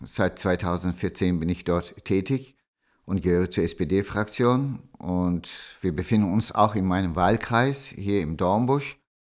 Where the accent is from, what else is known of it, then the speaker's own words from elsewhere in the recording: Istanbul, Turkey; moved away as an adult; now in Frankfurt, Germany; Ich bin ja in der Türkei geboren, beziehungsweise in Istanbul aufgewachsen und bin ich mit 22, 1978 nach Frankfurt gekommen.